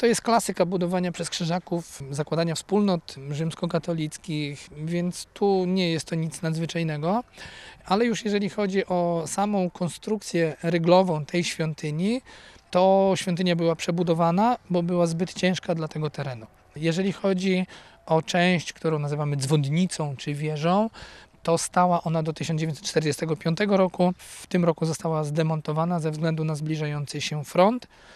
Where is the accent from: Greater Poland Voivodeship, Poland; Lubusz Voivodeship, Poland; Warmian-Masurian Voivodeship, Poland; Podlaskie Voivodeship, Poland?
Warmian-Masurian Voivodeship, Poland; Pieniężno; also born or lived in Braniewo; Ja pochodzę z województwa warmińsko-mazurskiego, urodziłem się w Braniewie, wychowałem w Pieniężnie